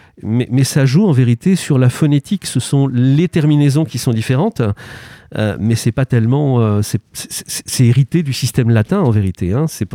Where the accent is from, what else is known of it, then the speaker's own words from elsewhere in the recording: Valognes, Normandy, France; moi je suis cotentinais, Je suis originaire